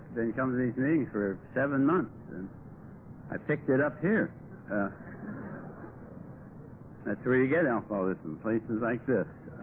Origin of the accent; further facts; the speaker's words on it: Ohio, United States; also born or lived in California; But anyway, I'm originally from California, or originally from Ohio, but I got sober in California. And in 48 days, but who's counting, we're going to move back to California, Laguna Niguel.